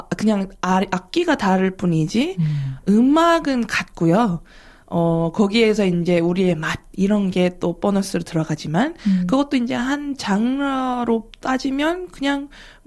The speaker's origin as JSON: {"language": "Korean", "country": "South Korea", "said": "한국인으로서 내가 가르쳐 줄게"}